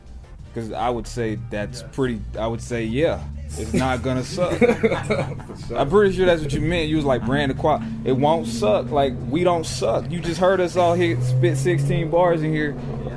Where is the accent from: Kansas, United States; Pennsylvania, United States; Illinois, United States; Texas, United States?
Kansas, United States; Topeka; Topeka at the time is not, I mean, Topeka is still not no place to be running around telling, oh, I'm from Topeka. I rap about Topeka.